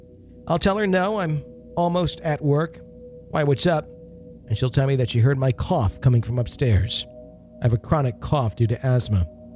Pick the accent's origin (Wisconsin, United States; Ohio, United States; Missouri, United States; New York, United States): Wisconsin, United States; But there's a newspaper from my home state of Wisconsin, from where my grandparents are from, in Black River Falls.